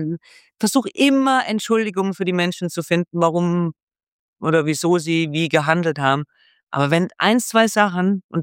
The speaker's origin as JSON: {"language": "German", "country": "United States", "second_language": "German", "moved": "yes", "lives_now": "Switzerland", "said": "Ich komme aus Amerika. We are the best. Wir sind die Besten auf der Welt und immer größer und weiter."}